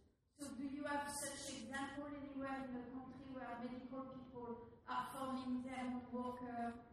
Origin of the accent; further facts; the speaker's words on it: Ann Arbor, Michigan, United States; I'm from Ann Arbor, Michigan.